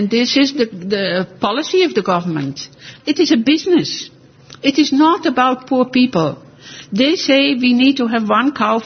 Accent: Netherlands; moved away; when I came from Holland, I was a vegetarian

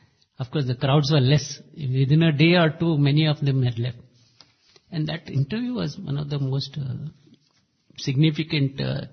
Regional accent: Mumbai, Maharashtra, India; I told him, he asked me, where are you coming from? I said, Bombay. First thing he says, oh, Bombay boys, they go to pick cinemas, they read novels.

